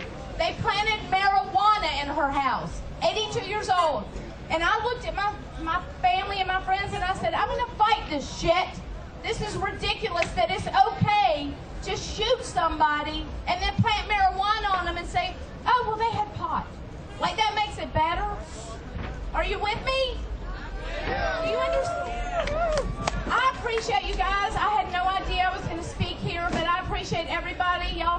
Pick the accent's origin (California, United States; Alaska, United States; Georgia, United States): Georgia, United States; Came a long way to see y'all. I'm from Georgia.